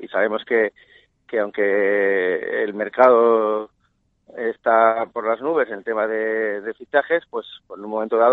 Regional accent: Spain; yo como español

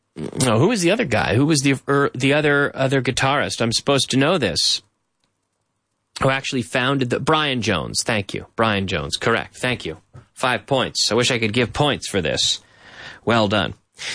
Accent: Canada; I'm from Canada. And I am purely from Canada, absolutely. But I have origin, through my grandparents, I have roots in Europe.

